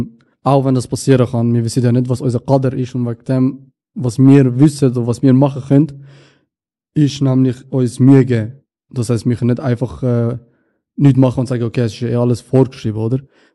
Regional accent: Egypt

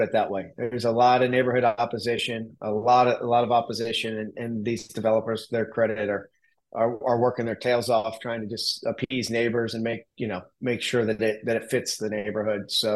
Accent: Florida, United States; So, I mean, I grew up in the Tampa Bay area, second generation real estate kid

